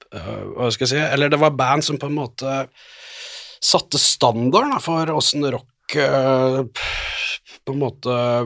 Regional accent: Fredrikstad, Østfold, Norway; also born or lived in Bergen; Men jeg flyttet altså fra Fredrikstad til Bergen først.

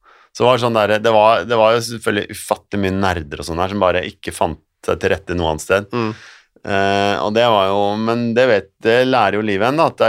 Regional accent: Oslo, Norway; Selv om jeg vokste opp i Nydalen, som er et godt stykke unna.

